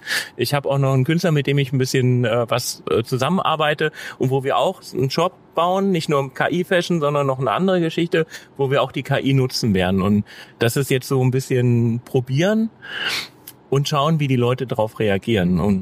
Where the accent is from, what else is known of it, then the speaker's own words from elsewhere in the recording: Magdeburg, Saxony-Anhalt, Germany; Ja, aber gut, ich komme ja, wie gesagt, aus Magdeburg und da war es halt, früher in der DDR war es ein Zwangsfach quasi.